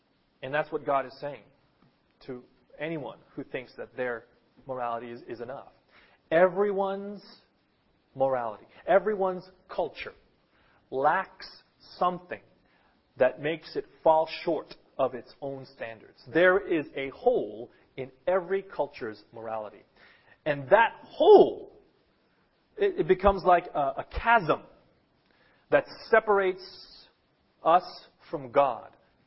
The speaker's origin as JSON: {"language": "English", "country": "United States", "tie": "born or raised there", "moved": "yes", "lives_now": "Japan", "said": "I've found that the Japanese culture, in some ways, has better morals than where I grew up in America."}